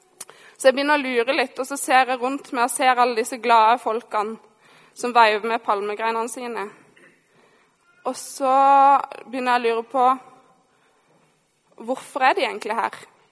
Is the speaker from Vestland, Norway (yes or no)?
no; Mandal, Agder, Norway; Som dere kanskje hører, så er jeg ikke vokst opp i Oslo. Jeg kommer fra Sørlandet, det glade Sørlandet, nærmere bestemt Mandal.